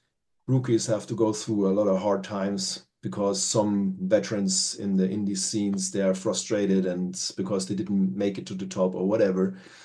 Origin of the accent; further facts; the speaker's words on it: Nuremberg, Bavaria, Germany; English is a second language; in Esselstorf, Parsberg, close to the city in Nuremberg, where my hometown is.